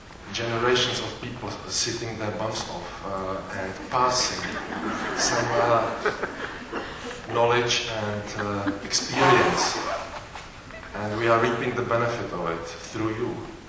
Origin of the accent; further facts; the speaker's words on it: Czechia; now in United Kingdom; I'm from the Czech Republic.